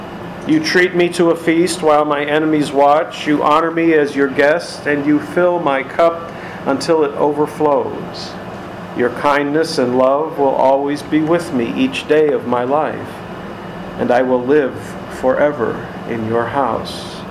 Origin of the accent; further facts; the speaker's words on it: Chicago, Illinois, United States; I grew up in Chicago.